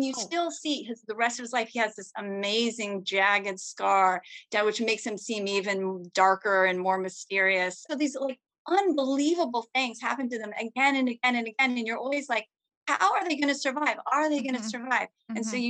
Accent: Fairway, Kansas, United States; my hometown indie bookstore, Rainy Day Books in Fairway, Kansas, is taking orders for signed copies

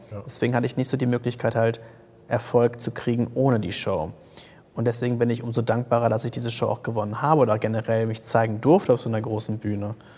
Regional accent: Paderborn, North Rhine-Westphalia, Germany; sie kommt aus Kassel, ich komme aus Paderborn, was halt nicht die Weltstädte sind.

